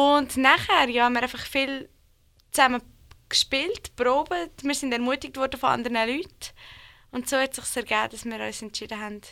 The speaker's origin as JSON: {"language": "German", "town": "Aarau", "region": "Aargau", "country": "Switzerland", "said": "Wir sind Neighbor, wir kommen aus Aarau."}